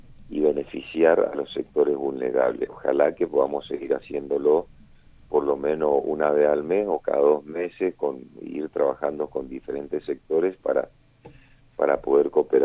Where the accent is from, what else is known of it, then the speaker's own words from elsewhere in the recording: Argentina; lo que somos los argentinos